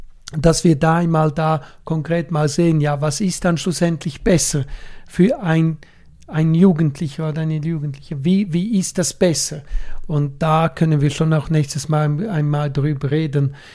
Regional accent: Switzerland; Wir haben ja bei uns in der Schweiz so genannte das duale System, in Deutschland genau gleich, du kannst eine Lehre machen.

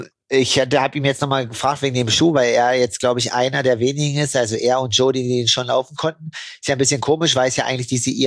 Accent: Saxony-Anhalt, Germany; meinem Heimatort aus der Altmark

